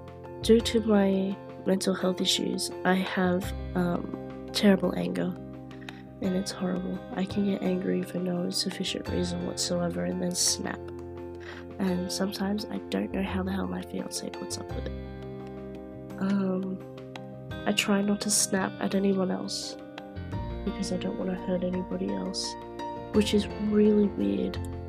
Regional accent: Australia; Oh, I come from Australia.

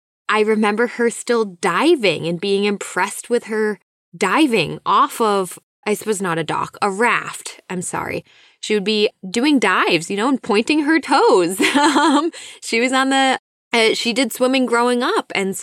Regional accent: Massachusetts, United States; I grew up in Massachusetts, so we weren't like kind of more inland Massachusetts too

